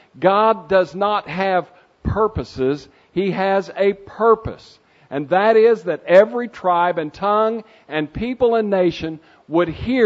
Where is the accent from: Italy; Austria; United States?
United States; Lawton, Oklahoma; now in Kansas, United States; Now, I'm an Okie. I live in Kansas, but I grew up in Lawton.